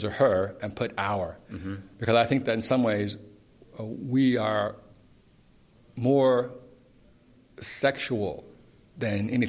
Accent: the South, United States; Growing up in the South, I remember my father used to say

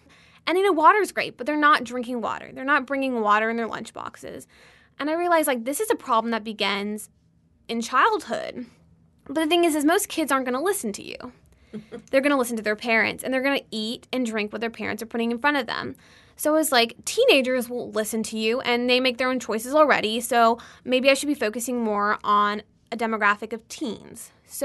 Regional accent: Baton Rouge, Louisiana, United States; I'm from Baton Rouge, Louisiana, and I go to Episcopal High School, and I'm a junior there.

